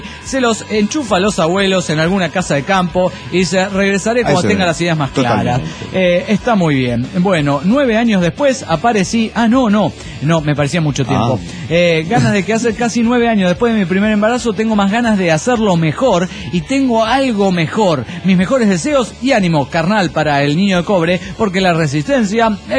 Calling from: Guadalajara, Jalisco, Mexico; de Guadalajara, Jalisco, México.

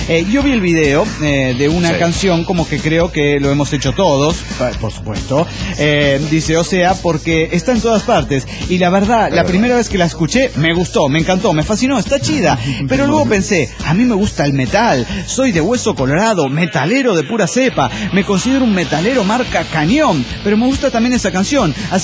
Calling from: Oxnard, California, United States; Hola, ¿cómo están? … de Oxnard, California.

